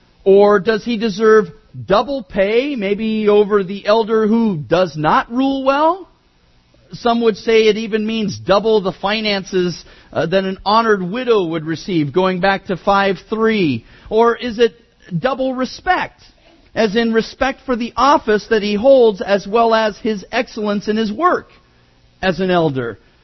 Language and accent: English; Hayward, California, United States; which is, of course, now Rite Aid, where I grew up in Hayward.